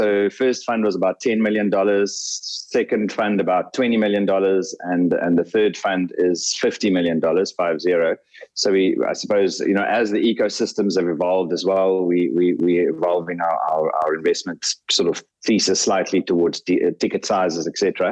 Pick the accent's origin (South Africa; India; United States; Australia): South Africa; I think that as a South African that really wanted to stay in the country and make a difference